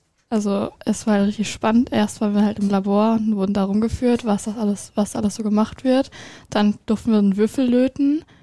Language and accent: German; Warstein, North Rhine-Westphalia, Germany; Ich komme hier aus Warstein direkt.